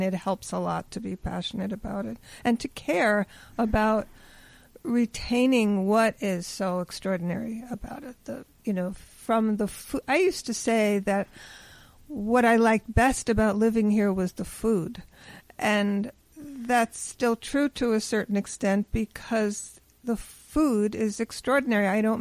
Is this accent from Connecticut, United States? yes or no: no; Brooklyn, New York, United States; I grew up in Brooklyn, and I lived in Manhattan for decades, and I loved it.